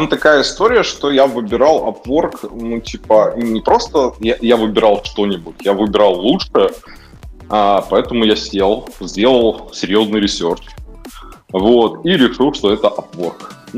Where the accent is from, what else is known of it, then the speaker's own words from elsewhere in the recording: Kyiv, Ukraine; Значит, вырос я в Киеве, учился я в разных школах, часто переезжали.